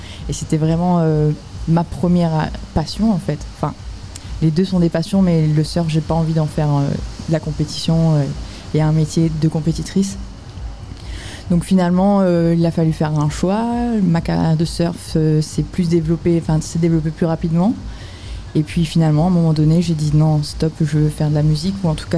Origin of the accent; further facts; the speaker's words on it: Réunion, France; first language Réunion Creole; French is a second language; l'anglais a très vite été... une deuxième langue, enfin une troisième langue, on va dire. Et le créole, ben plutôt ma langue naturelle aussi, dans laquelle j'ai grandi, ici à La Réunion.